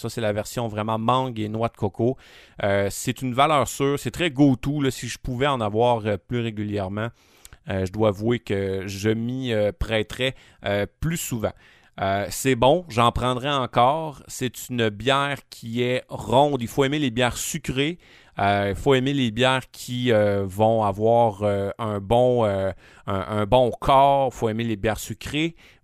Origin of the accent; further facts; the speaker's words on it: Rouyn-Noranda, Quebec, Canada; On retourne à Rouyn-Noranda, ma ville natale